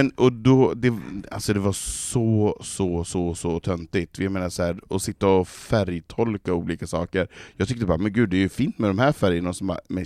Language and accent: Swedish; Västerås, Västmanland County, Sweden; Jag kommer från Västerås.